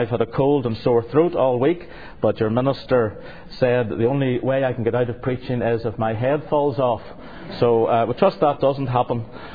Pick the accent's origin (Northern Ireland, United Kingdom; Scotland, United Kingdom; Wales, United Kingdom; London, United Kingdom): Northern Ireland, United Kingdom; I am from Northern Ireland studying in the Missionary Institute.